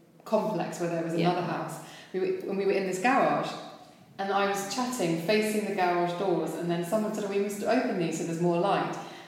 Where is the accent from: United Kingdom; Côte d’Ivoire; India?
United Kingdom; London; now in New York, United States; the eye contact in New York freaks me out as a Londoner who makes no eye contact.